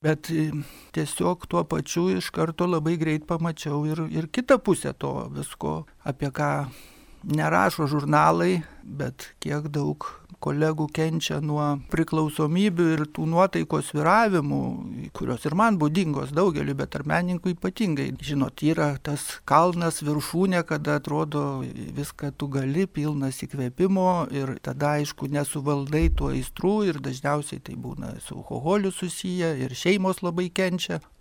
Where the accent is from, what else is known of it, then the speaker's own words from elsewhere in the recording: Kaunas, Kaunas County, Lithuania; Tai gimiau Kaune, esu toks tikras pilnas kaunietis ir nelabai daug kur ir išvykęs buvau iš Lietuvos, visą laiką beveik dirbau čia vietoje